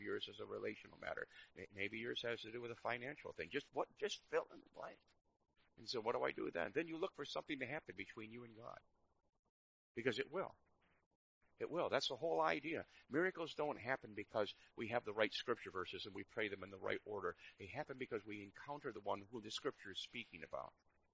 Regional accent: New York, United States; I was raised in New York. I'm rude, and I don't even know it.

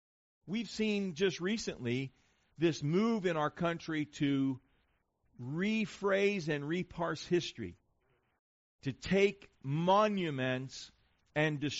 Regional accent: Ohio, United States; There are things that I remember growing up in Ohio.

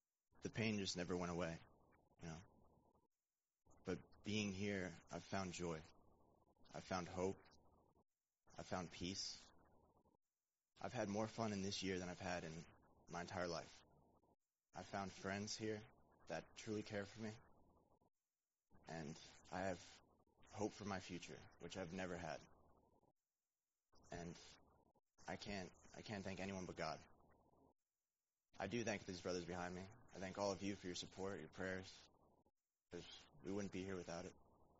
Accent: New York, United States; I'm from New York. I'm 25 years old, and I'm like 3 days shy of a year. So vacation brought me to Texas.

